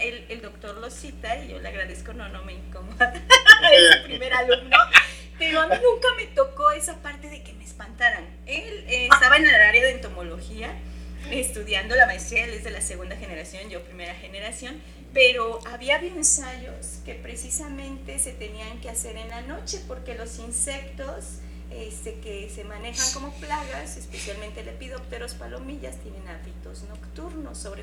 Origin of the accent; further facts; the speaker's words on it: Mexico City, Mexico; yo también vengo de la Ciudad de México